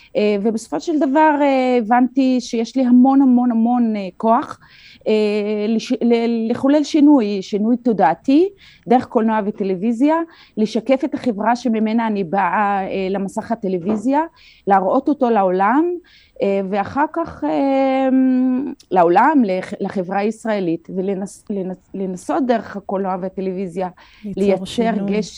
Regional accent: Fureidis, Haifa District, Israel; אני בהחלט גדלתי בכמה עולמות. מצד אחד בית מסורתי בכפר שלי בפרידיס

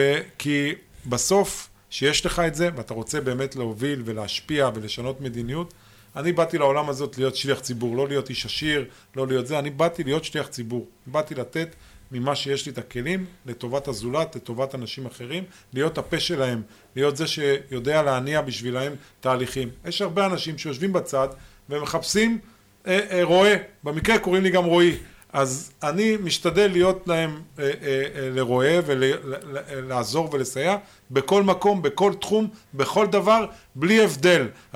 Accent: Holon, Tel Aviv District, Israel; אני גדלתי בעיר חולון

